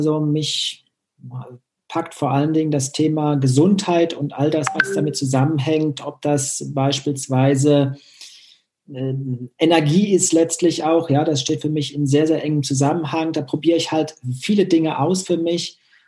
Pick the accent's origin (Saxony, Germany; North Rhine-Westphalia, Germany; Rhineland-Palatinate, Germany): North Rhine-Westphalia, Germany; Ich komme aus Nordrhein-Westfalen